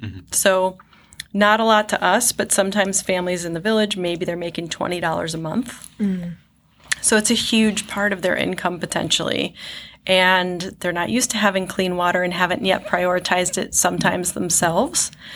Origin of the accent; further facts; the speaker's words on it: Mentor, Ohio, United States; I did grow up here. I grew up in Menor, so Menor Headlands Beach was my beach growing up, and always super connected to Lake Erie.